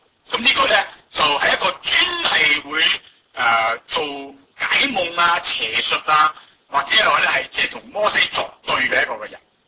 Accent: Hong Kong; 我哋香港人都好擅長搞呢樣嘢㗎

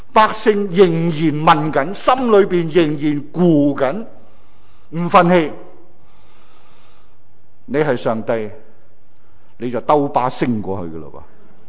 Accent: Hong Kong

